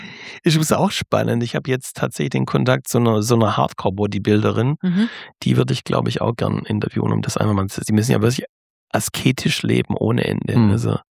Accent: Vaihingen an der Enz, Baden-Württemberg, Germany; Ich komme aus Vaihing an der Enns, wo es Ensingen gibt

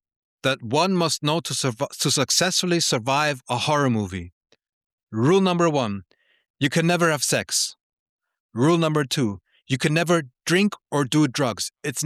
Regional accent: Turkey; Ey, Leibspeise als Türke.

